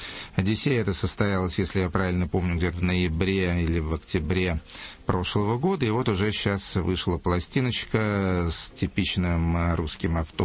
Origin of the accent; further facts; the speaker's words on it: Yaroslavl, Yaroslavl Oblast, Russia; Ярославль — это мой родной город, я там родился в 1955 году